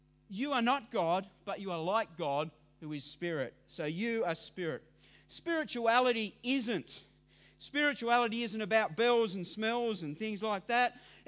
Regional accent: Devonport, Tasmania, Australia; seemed so disconnected from the people that I grew up with in East Devonport

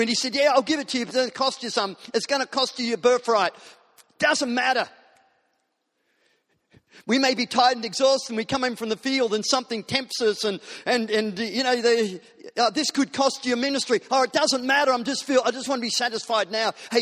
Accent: New South Wales, Australia; I'm a Christian and I'm from New South Wales.

